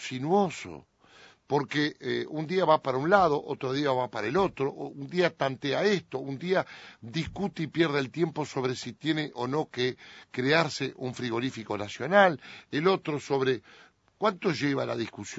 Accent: Uruguay; yo como uruguayo, como senador de la República, como integrante del Partido Nacional

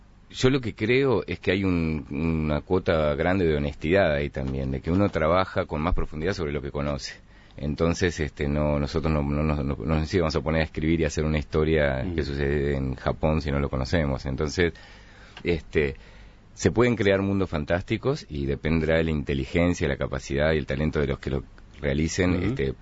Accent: Rocha, Uruguay; now in Montevideo, Uruguay; yo crecí hasta en Rocha hasta los 19 años

